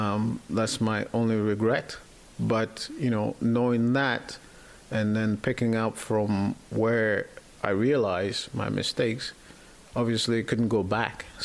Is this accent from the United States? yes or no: no; Ghana; born there; moved away as an adult; I was born in Ghana, and I left Ghana when I was 19 years old. I came here with my older brother. My father was already here.